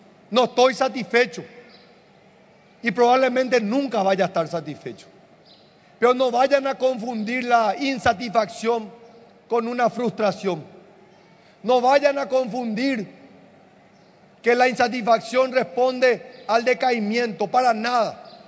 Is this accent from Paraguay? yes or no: yes; Paraguay; como guerreros que somos los paraguayos